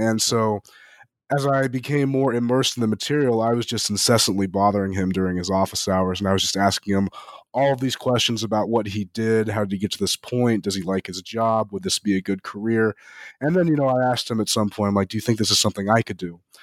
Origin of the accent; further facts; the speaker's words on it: Las Vegas, Nevada, United States; I'll be very honest, I'm from Las Vegas, Nevada, and the idea of traveling to South Carolina to pursue a doctoral degree, there was no innate prejudice I had.